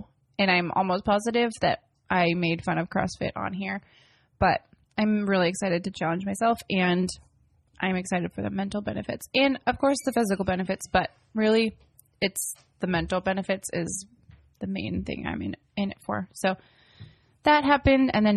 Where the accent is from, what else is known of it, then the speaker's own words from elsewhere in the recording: Minnesota, United States; So I lived in, like, the, like, north of the Twin Cities. And, like, it was in a very small town, way smaller than the town I live in now.